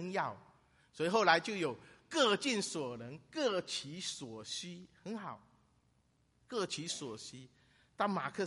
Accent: China; 我们在大陆长大的人都知道

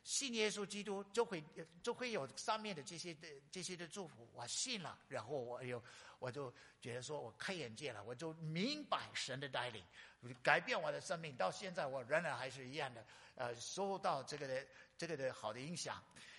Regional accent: North Dakota, United States; 我在美国加拿大，我是美国土生土长，我在 North Dakota 很偏僻的地方。

